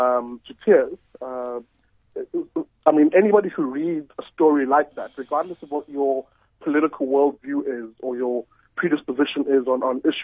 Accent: Umlazi, KwaZulu-Natal, South Africa; now in Cape Town, South Africa; So I'm from Umlazi, Durban, and I now live and work in Cape Town after having come down to Cape Town to do my master's

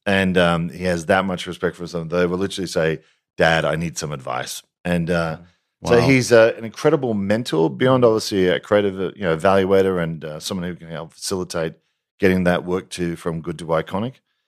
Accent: Australia; And being Australian, obviously we admired the fact that there was this great South African agency that was dominating the world creatively.

